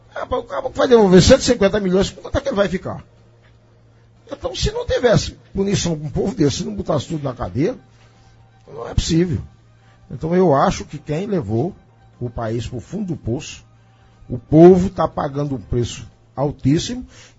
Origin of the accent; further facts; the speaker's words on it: Northeast Region, Brazil; eu sou brasileiro, nordestino, sertanejo da minha terra, né?